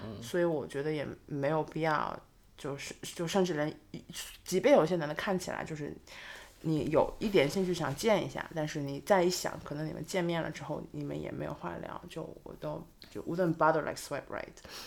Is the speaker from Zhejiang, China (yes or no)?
yes; Hangzhou, Zhejiang, China; 因为杭州对我来讲就不是它不是一个简单或者不是一个单层的一个就是二线城市，而是说我是这个地方长大的人嘛